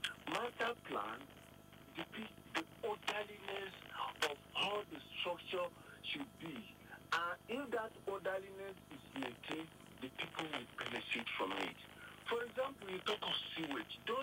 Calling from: Lugbe, Federal Capital Territory, Nigeria; I'm calling from Lugbe.

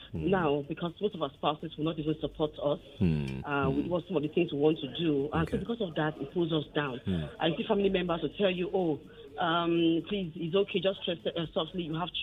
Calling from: Ikeja, Lagos, Nigeria; I'm calling from Ikeja.

